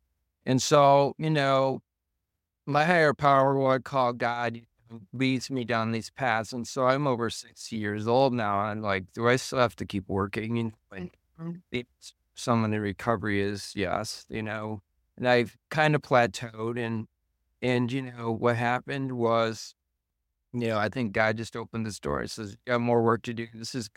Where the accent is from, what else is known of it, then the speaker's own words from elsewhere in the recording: Seattle, Washington, United States; born there; Born in Seattle, but my mom is Canadian, so I'm Canadian.